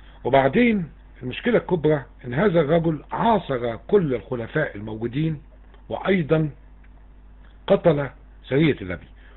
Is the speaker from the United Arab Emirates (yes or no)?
no; Egypt; اللي هم بهدلوا في بلادنا مصر بالذات